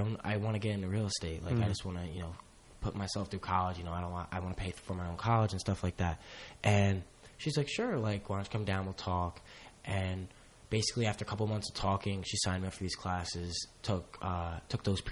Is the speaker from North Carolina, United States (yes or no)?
no; Pennsylvania, United States; Eastern Pennsylvania. Yeah, it's about 45 minutes away from here.